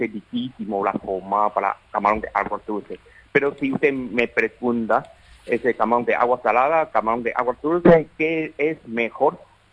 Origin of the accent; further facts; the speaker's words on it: Taiwan; Spanish is a second language; now in Paraguay; yo soy técnico de Taiwán